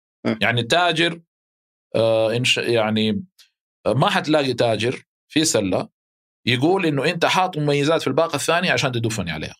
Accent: Mecca, Makkah Province, Saudi Arabia; فأنا عارف الخروج من مكة قديش صعب

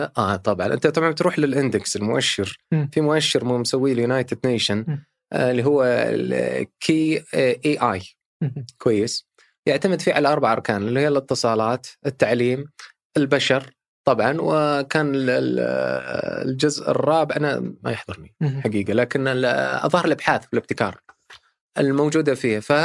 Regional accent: Saudi Arabia; عندنا في السعودية دخل البنك المركزي في كل تفاصيل البنوك

